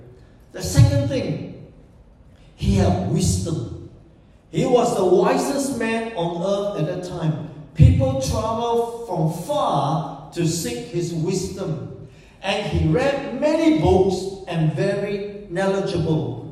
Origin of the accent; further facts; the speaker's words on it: Sibu, Sarawak, Malaysia; I was from Sarawak. I was raised in a very small town called Cebu.